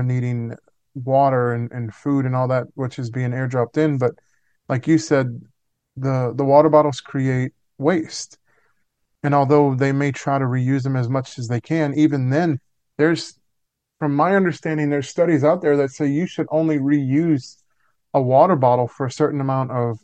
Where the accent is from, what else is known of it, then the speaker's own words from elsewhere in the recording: Louisiana, United States; I personally don't hate on anybody. I grew up in Louisiana.